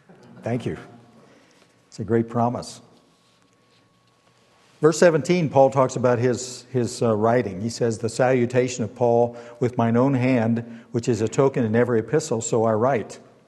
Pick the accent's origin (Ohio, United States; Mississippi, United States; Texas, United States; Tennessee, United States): Ohio, United States; Now, I'm from Ohio, and I know there's some others here from Ohio. Don't cheer, just be calm.